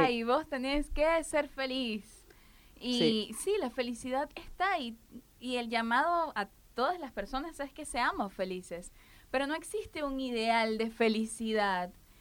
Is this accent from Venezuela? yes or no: yes; Venezuela; moved away as an adult; now in Buenos Aires, Argentina; yo soy importada. Vengo de mi tierra natal, Venezuela. Un lugar muy lindo. Y estoy en Buenos Aires desde el 2016